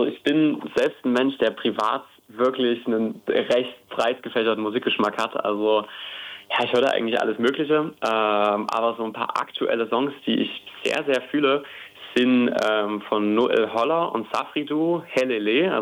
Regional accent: Thuringia, Germany; now in Jena, Germany; Ich selbst wohne in Jena, komme ursprünglich aus einem ganz, ganz kleinen Dorf in der Nähe von dem Sonne-Mond-Sterne-Festival. Also kein 100-Einwohner-Dorf, wohne jetzt aber schon seit ein paar Jahren in Jena.

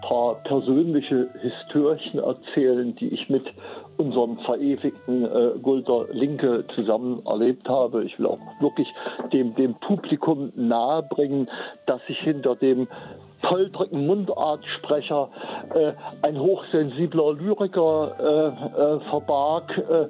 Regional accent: Rudolstadt, Thuringia, Germany; accent: Rudolstadt dialect; Meine Familie ist seit 1894 im Volkstädt ansässig. Also ich habe den Dialekt vor allem von meiner Großmutter, Jahrgang 1899, wohnhafte Rudolstädterin seit Anfang der 20er Jahre.

